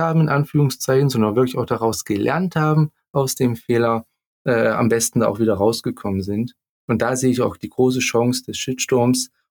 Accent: Saxony, Germany; Keine Angst, schwebeln kann ich gar nicht. Ich komme ja auch aus der Nähe von Leipzig. Also ich bemühe mich hier, das Hochdeutsche hochzuhalten.

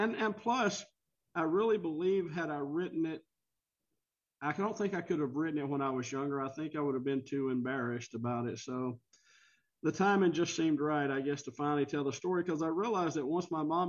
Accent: Alabama, United States; When I was a kid growing up on Sand Mountain in the northeast corner of Alabama, we were always followed by a black car with men in black suits.

